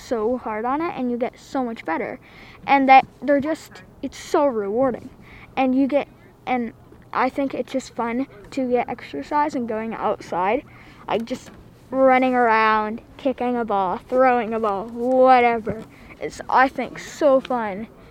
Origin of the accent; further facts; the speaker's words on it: Vermont, United States; I am from Moncton, Vermont, and I am 10 years old.